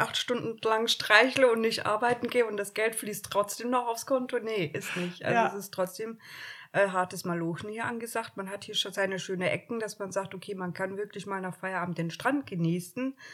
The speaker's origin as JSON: {"language": "German", "town": "Cologne", "region": "North Rhine-Westphalia", "country": "Germany", "tie": "born there", "lives_now": "Sylt, Germany", "said": "Gebürtig bin ich aus Köln."}